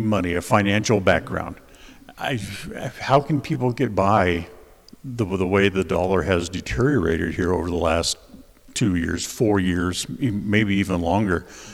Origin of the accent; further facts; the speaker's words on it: California, United States; You know, I mentioned a moment ago, I grew up in Southern California.